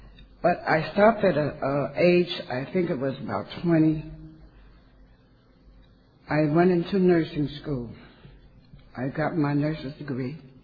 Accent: Irvington, New Jersey, United States; I'm from Irvington, New Jersey.

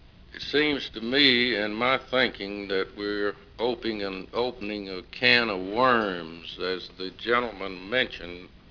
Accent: Atlanta, Georgia, United States; I'll tell you right now, I'm from Atlanta, and God forbid that this assembly ever go to Atlanta.

